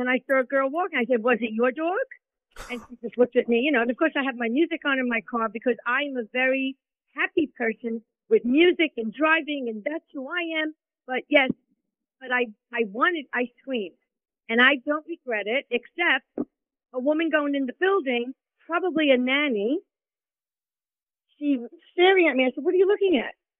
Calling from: Brooklyn, New York, United States; from Brooklyn.

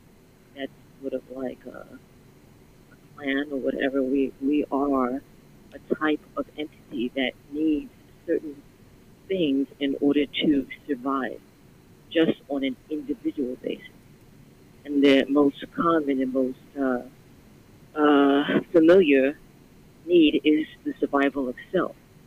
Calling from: Brooklyn, New York, United States; I'm calling from Brooklyn.

